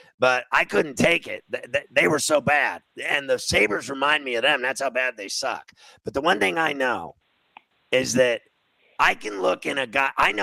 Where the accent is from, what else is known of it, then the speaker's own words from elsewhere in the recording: Pittsburgh, Pennsylvania, United States; also born or lived in Chicago; when I grew up in Chicago and Pittsburgh, as a little kid in Chicago, and then the rest of my life I've lived in Pittsburgh